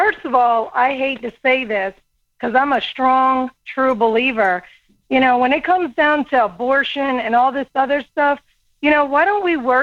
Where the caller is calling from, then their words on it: Georgia, United States; I'm calling from Georgia.